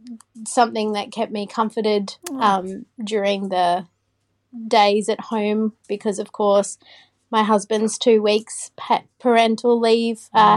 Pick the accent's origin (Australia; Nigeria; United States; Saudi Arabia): Australia; Queensland; I'm from Queensland.